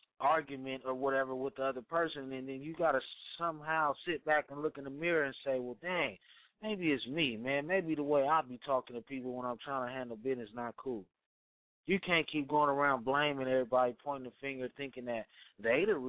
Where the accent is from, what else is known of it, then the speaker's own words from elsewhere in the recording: Sacramento, California, United States; I'm from the Gardens, and it's Crips, and it's, I don't know, just, I guess the Crips and Blood stuff made people stay kind of separate, more than just being from the east, north, or south, because in the end, we all from Sacramento.